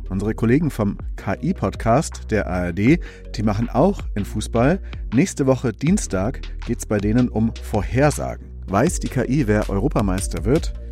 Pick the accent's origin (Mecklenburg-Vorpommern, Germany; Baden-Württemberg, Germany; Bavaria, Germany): Bavaria, Germany; Augsburg; born there; Und in Deutschland zum Beispiel der FC Augsburg, meiner Geburtsstadt übrigens.